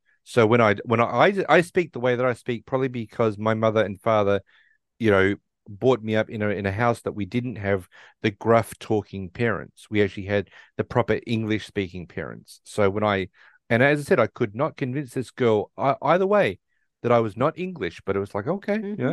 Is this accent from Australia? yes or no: yes; Australia; And I'm like, no, I'm Australian.